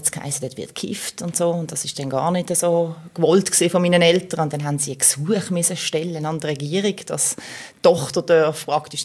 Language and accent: German; Basel, Basel-Stadt, Switzerland; In Basel, genau. Im Frauenspital, im Grossbasel, muss ich sagen, weil ich bin eigentlich im Kleinbasel aufgewachsen. Aber der Lebensstart war eigentlich im grossen Basel. Und nachher immer im Kleinbasel daheim, bin dort in Kinski, in der Schule. Den ganzen Werdegang eigentlich in der Stadt gemacht.